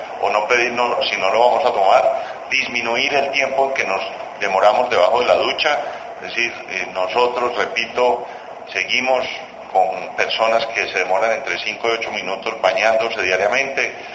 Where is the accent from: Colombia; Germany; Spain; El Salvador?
Colombia; yo como colombiano, cómo contribuyo a disminuir la utilización de agua